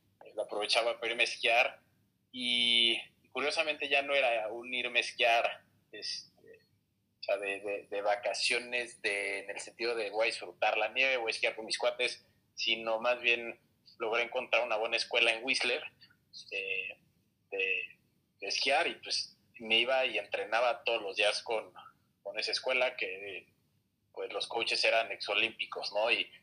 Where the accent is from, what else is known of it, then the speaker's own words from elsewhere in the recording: Mexico City, Mexico; Yo soy de la Ciudad de México, así crecí en la Ciudad de México.